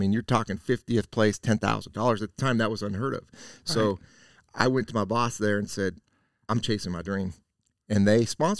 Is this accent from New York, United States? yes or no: no; California, United States; the way I always dreamed of growing up in California